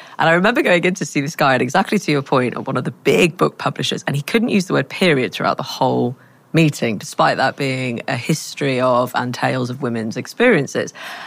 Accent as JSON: {"language": "English", "town": "Manchester", "region": "North West England", "country": "United Kingdom", "said": "which I come from Manchester"}